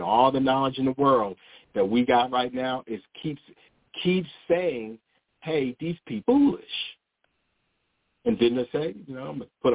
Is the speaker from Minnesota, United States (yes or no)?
no; Maryland, United States; I'm from the area. I grew up in Maryland, but Delaware, they had shrimp attacks.